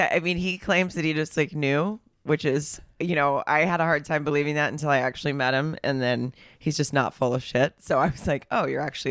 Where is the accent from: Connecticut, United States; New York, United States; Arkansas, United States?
Arkansas, United States; now in Los Angeles, United States; I grew up in Arkansas. We didn't have a team. And then I live in Los Angeles.